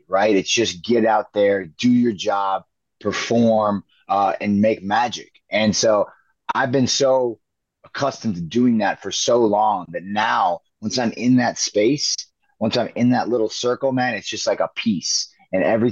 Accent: Buffalo, Iowa, United States; I grew up in Buffalo, Iowa, in a small town of less than 1,000 people.

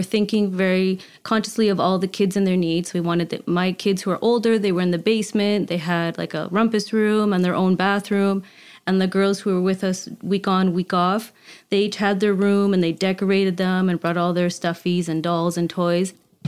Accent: Canada; But I always knew I wanted to come back to Canada, being Canadian, and my children as well, having their Canadian birthright.

